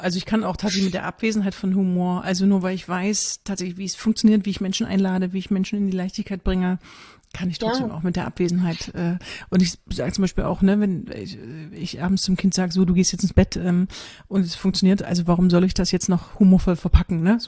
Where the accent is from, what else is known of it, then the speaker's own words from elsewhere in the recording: Saxony-Anhalt, Germany; auch wenn man mich ein bisschen sprechen hört, man hört es so ein bisschen am Dialekt, und ich sage immer, es ist wichtig, ich komme aus Sachsen-Anhalt